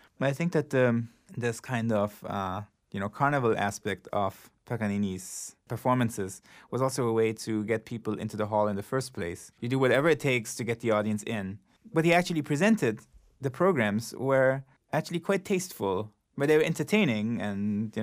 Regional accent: Italy; I grew up in Italy

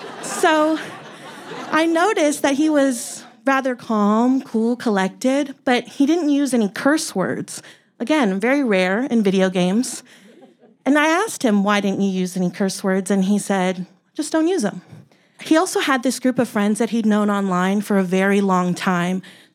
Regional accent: San Antonio, Texas, United States; And so I say, cool, I'm from Texas too. Where in Texas are you from? And he says, San Antonio. Cool, I'm from San Antonio too.

